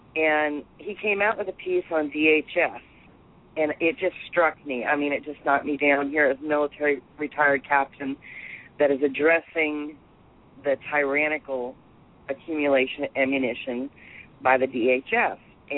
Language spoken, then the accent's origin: English; Texas, United States; now in Mississippi, United States; Actually, I live in Mississippi, but I'm from Texas.